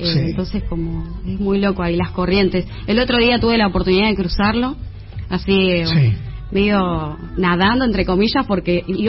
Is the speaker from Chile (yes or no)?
no; Río Grande, Tierra del Fuego, Argentina; Sí, así que yo soy de ahí, de Río Grande, y viento, mucho viento.